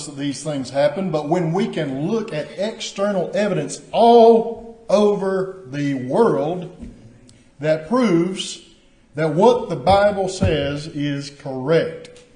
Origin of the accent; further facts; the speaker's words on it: Alabama, United States; When I was growing up in South Alabama, I grew up way out in the woods, and there was a place close to my house where I could go down to this creek